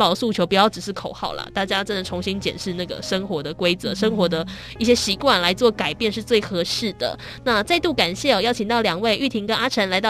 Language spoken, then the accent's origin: Chinese; Taiwan